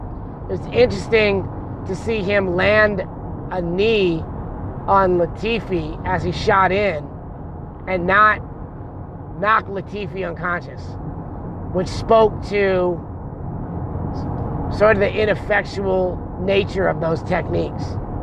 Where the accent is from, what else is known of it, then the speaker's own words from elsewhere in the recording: Oakland, California, United States; also born or lived in Berkeley; I grew up in the 80s. I'm from North Oakland, South Berkeley.